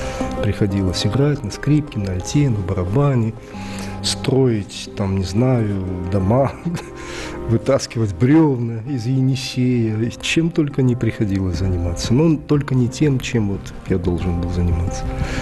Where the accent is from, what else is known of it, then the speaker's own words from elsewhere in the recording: Rostov-on-Don, Rostov Oblast, Russia; now in Spain; Там я живу 25 лет. Если меня спросят, ну, ты испанец? Ну, я испанец, живу в Испании. Но на самом деле я ростовчанин. Родина моя вот она здесь.